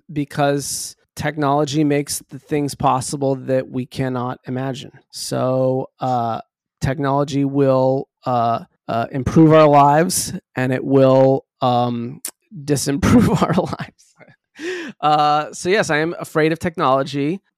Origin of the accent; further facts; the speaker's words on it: Deep South, United States; also born or lived in Midwest; I grew up in the Midwest, and then the other, I grew up after the Midwest, I grew up in the Deep South, and I've spoken about this too. I was a Jewish kid in the Deep South